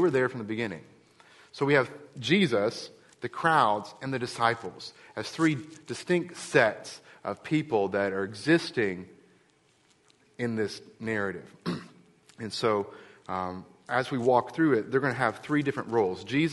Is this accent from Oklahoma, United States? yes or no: no; Florida, United States; I grew up in South Florida. My father was in agribusiness. We grew sugarcane. We grew oranges.